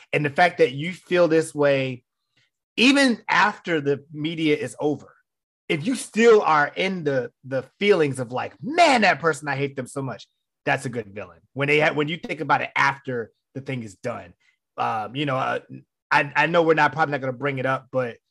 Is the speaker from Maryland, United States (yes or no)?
yes; Maryland, United States; The first one I'm going to start with comes from my hometown, the show The Wire